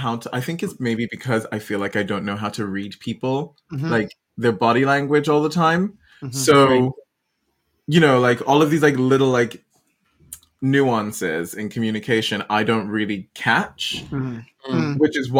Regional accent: Ghana; I'm Ghanaian by origin, moved around a lot, but like I'm Ghanaian. And so very West African upbringing.

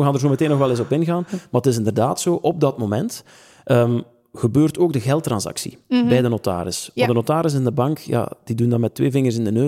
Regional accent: Izegem, Flanders, Belgium; ik ben van Isegem, dus toen ze daar het ouderlijk huis kochten in de jaren 90

